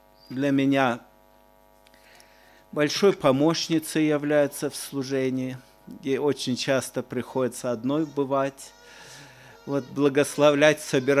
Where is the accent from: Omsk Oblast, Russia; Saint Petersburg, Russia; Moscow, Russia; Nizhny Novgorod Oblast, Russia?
Omsk Oblast, Russia; now in Zhigulevsk, Russia; Вырос я в Омской области. До брака еще братья предложили переехать для служения.